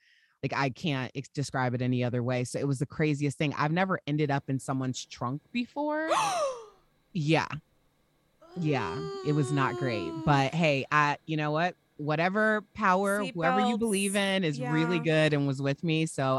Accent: Chicago, Illinois, United States; got her a … cake because we're from Chicago.

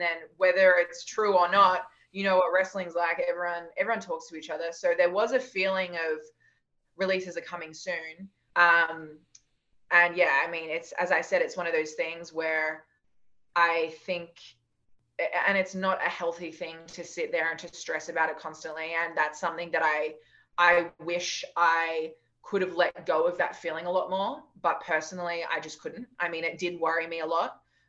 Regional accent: Australia; okay, we're Australian and we're tall and we have black hair

